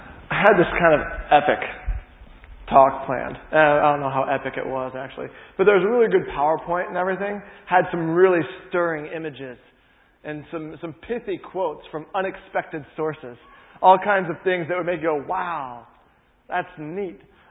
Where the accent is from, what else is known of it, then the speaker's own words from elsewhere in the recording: Midwest, United States; I'm from the Midwest in the U.S., and we have these massive storms that barrel through, and they're awesome.